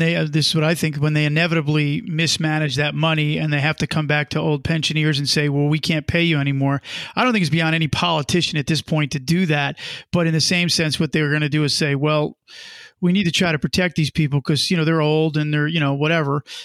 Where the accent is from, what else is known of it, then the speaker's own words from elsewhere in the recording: New Jersey, United States; Vermont, Connecticut, and New Jersey, my home state.